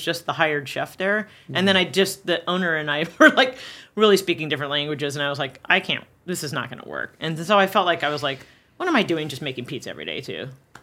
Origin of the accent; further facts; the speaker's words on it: San Francisco, California, United States; I'm from San Francisco.